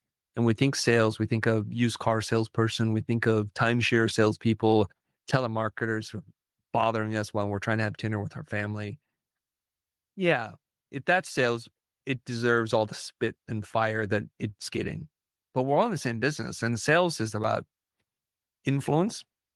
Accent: United States; And I grew up in America as a first generation immigrant refugee. So I still have deep ties and connection to my culture, my original culture, while having the benefit of being raised in America

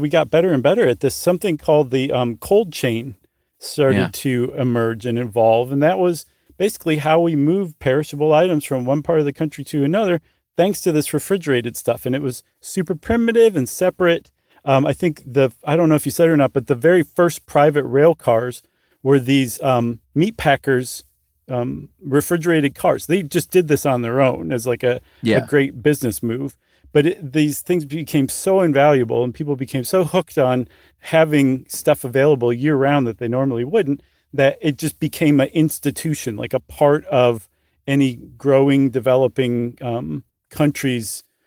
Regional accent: Midwest, United States; I'm guessing that the reason I did and you didn't is because I was raised in the North, the Midwest.

